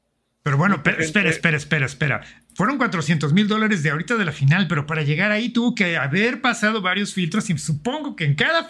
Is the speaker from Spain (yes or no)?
no; Mexico; Cómo somos los mexicanos